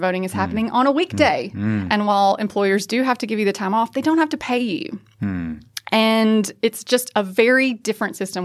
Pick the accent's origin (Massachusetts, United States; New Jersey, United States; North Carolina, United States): North Carolina, United States; I don't say that just because I am from North Carolina.